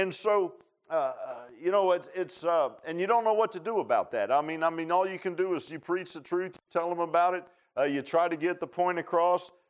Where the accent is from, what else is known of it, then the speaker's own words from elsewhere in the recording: Virginia Beach, Virginia, United States; And I grew up in Virginia Beach, and we never had no snow at Christmas